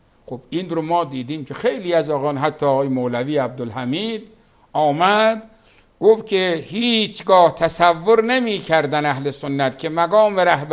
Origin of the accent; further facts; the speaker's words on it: Qazvin, Iran; یا ما خودمون بعضی وقت خب میرفتیم به همون شهر خودمون قزوین